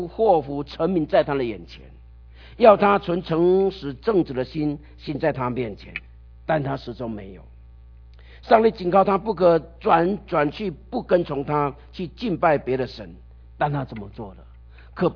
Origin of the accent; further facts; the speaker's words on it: China; 我们中国人都说什么失败是成功，是成功之母